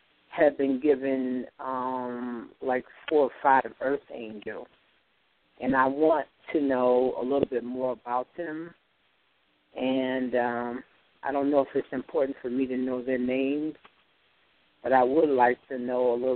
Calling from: Colorado, United States; I'm calling from Colorado.

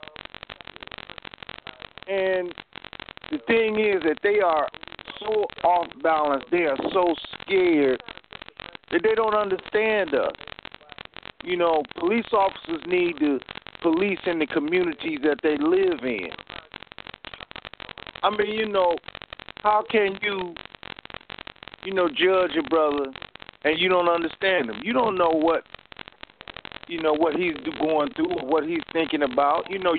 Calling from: Detroit, Michigan, United States; man. I'm calling from Detroit, Michigan.

